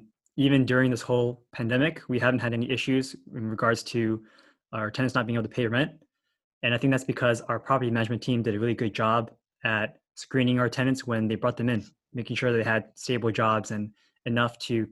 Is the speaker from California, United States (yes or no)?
yes; California, United States; You know, like, I'm from California. I only know sunshine and rainbows.